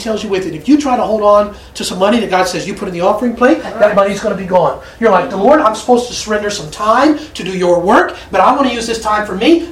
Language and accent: English; Kentucky, United States; I'm from Kentucky.